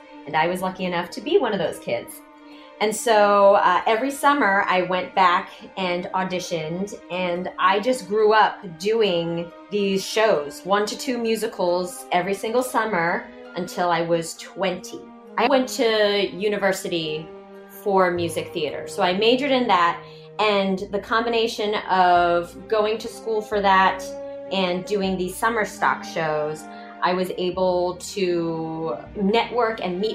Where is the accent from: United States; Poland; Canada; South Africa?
United States; Washington, District of Columbia; I grew up in and around Washington, D.C.